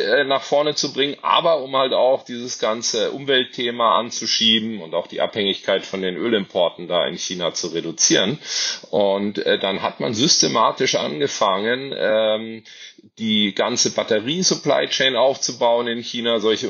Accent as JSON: {"language": "German", "town": "Munich", "region": "Bavaria", "country": "Germany", "said": "Ich komme aus München."}